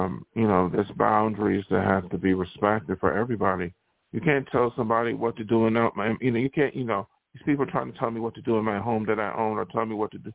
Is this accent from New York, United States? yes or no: yes; Buffalo, New York, United States; I don't know nobody from Buffalo. That's my hometown.